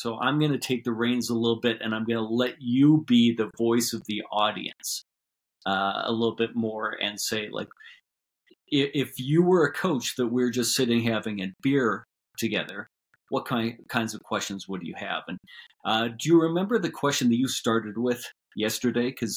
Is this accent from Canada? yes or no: yes; Calgary, Alberta, Canada; My step just before that was working with the University of Calgary men's basketball team in my hometown.